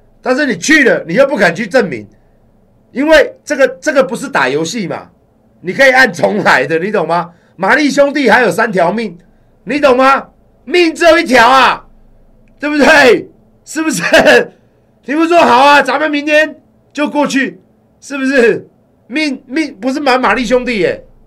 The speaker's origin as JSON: {"language": "Chinese", "country": "Taiwan", "said": "现在变成说我们台湾人要去也不让我们去啊。"}